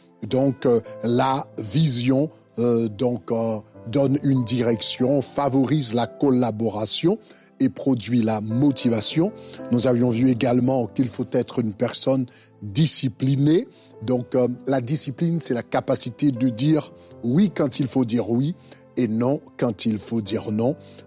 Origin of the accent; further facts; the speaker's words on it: Haiti; En tant qu'haïtien, je peux apprendre à parler japonais.